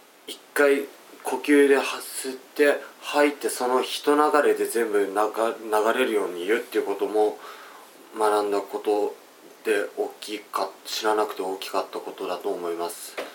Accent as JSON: {"language": "Japanese", "region": "Kanto", "country": "Japan", "said": "結構自分は関東出身ですけど、日本国内だったら結構トーカティブなお調子者タイプだったんで"}